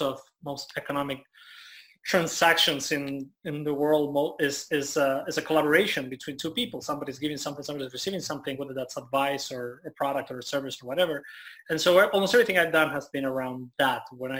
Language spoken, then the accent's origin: English; Buenos Aires, Argentina; I was living in Buenos Aires. I'm from Argentina. So I was living in Buenos Aires